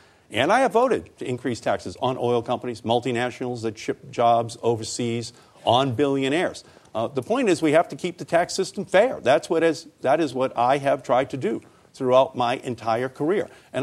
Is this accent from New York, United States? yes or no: no; Massachusetts, United States; We're from Massachusetts. We're not the laggards. We're the leaders on assault weapon bans.